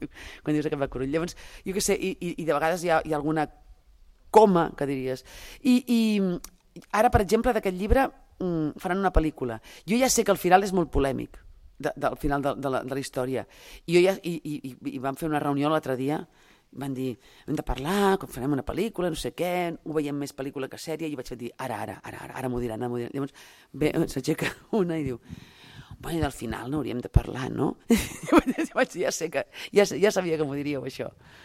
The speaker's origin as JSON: {"language": "Catalan", "region": "Catalonia", "country": "Spain", "said": "jo sóc del Vallès Oriental"}